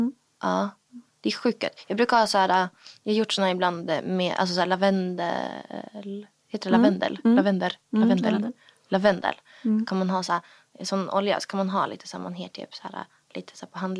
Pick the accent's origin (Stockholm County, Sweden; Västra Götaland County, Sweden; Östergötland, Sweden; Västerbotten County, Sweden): Västerbotten County, Sweden; Umeå; Men jag semestrar ju mest upp till min hemstad.